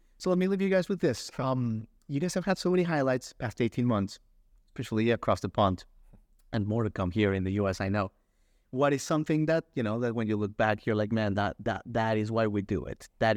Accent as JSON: {"language": "English", "town": "Nashville", "region": "Tennessee", "country": "United States", "said": "I'm from Nashville. Like, I know a good song."}